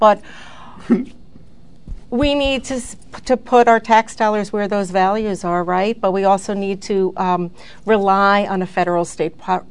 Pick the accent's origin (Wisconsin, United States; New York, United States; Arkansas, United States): New York, United States; And I grew up in New York, and I remember hearing Geraldo Rivera in the mid-70s doing a big expose, right?